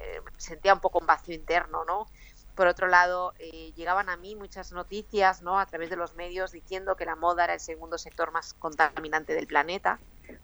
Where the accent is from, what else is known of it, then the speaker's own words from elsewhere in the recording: Galicia, Spain; Yo soy gallega del noroeste español.